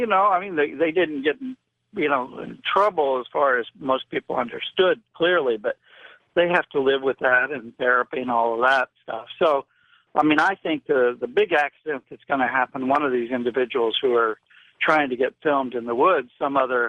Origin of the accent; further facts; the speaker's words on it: Illinois, United States; because I grew up in Illinois, so I was right there early on in the 40s